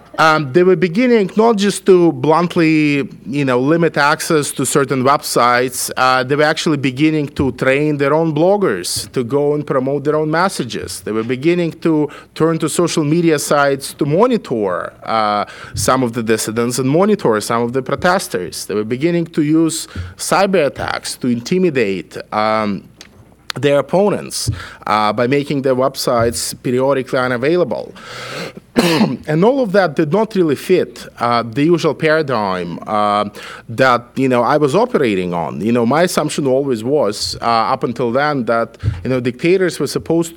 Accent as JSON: {"language": "English", "country": "Belarus", "tie": "born or raised there", "second_language": "English", "said": "as you can probably hear from my voice and my accent, that I come from Eastern Europe, I come from Belarus"}